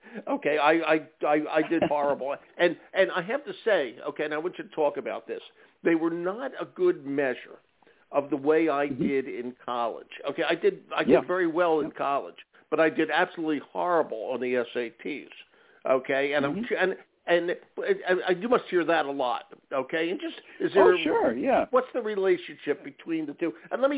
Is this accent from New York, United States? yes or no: no; Philadelphia, Pennsylvania, United States; I grew up in Philly, we'd go to a specified place.